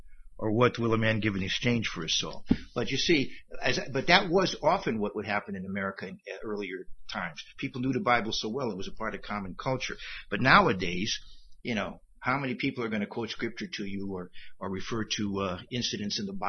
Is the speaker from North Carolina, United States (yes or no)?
no; Bridgeport, Connecticut, United States; I come from Bridgeport, Connecticut, where P.T. Barnum was the patron saint, even though most people think of him as a huckster.